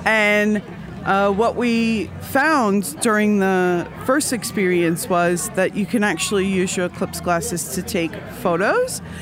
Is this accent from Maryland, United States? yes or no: no; Austin, Texas, United States; I'm from Austin, Texas.